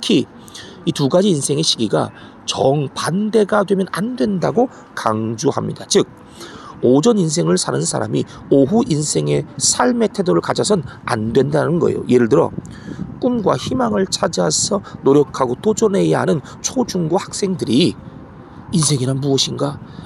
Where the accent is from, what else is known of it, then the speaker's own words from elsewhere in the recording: Mapo, Seoul, South Korea; 저도 어릴 적 살던 서울 마포에 있는 제 고향집을 생각해 보니까